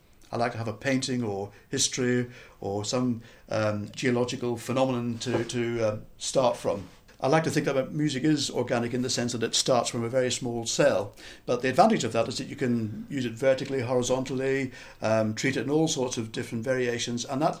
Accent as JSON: {"language": "English", "town": "Belfast", "region": "Northern Ireland", "country": "United Kingdom", "moved": "yes", "lives_now": "London, United Kingdom", "said": "I'm a composer. I'm from Belfast originally. I've lived in London for, the best part of 40 years. And I now hopefully have some connection with Dublin as well as the north of Ireland."}